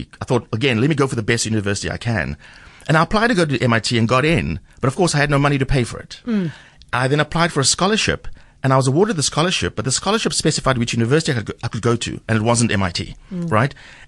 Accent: Mitchell's Plain, Western Cape, South Africa; even though I grew up in Mitchell's Plain under very similar circumstances, there were always books in our home.

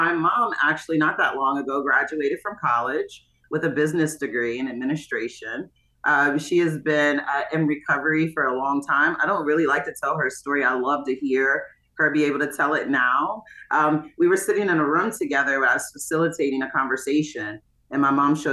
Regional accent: Hagerstown, Maryland, United States; So born and raised in Hagerstown, Maryland, my mom was the youngest of 9 children that her mom gave birth to.

